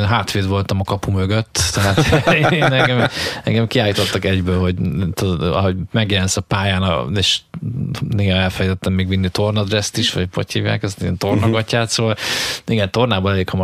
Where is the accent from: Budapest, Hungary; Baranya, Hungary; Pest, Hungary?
Baranya, Hungary; Pécs; Én Pécset születtem, és most kezd így összeállni egyébként lassan 50 évesen, hogy a gyerekkoromat így bearanyozta a pécsi műhelynek a munkássága